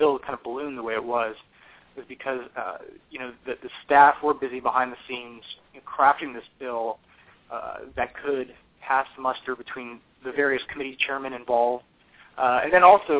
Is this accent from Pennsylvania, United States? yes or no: yes; Bethlehem, Pennsylvania, United States; My town in Washington, and I'm a kid from Bethlehem, Pennsylvania. I did not come from some sort of scion family of Washington.